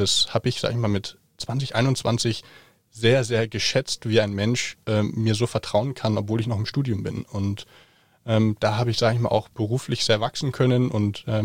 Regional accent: Germany; ich dann aber zurück nach Deutschland kam, habe ich auch gemerkt, hey, irgendwie ist es komisch, ich bin Deutscher, aber jetzt bin ich in Deutschland und fühle mich gar nicht deutsch.

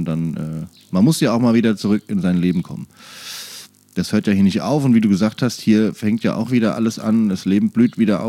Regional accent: Wiesbaden, Hesse, Germany; born there; naja, hier Offenbach, oh, ich bin gebürtig aus Wiesbaden.

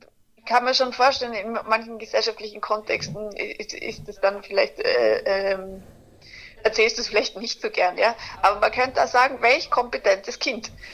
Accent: Tyrol, Austria; also ich selber bin ursprünglich aus Tirol, aus dem Tiroler Unterland

